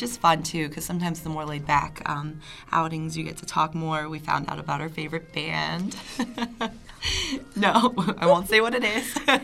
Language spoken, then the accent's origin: English; Murrysville, Pennsylvania, United States; I'm from Murraysville.